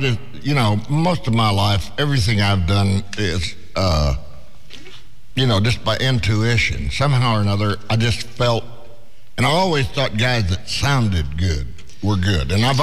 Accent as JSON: {"language": "English", "town": "San Antonio", "region": "Texas", "country": "United States", "said": "Well, I come from San Antonio, and I'm 23 years old, and boy, I'd do it"}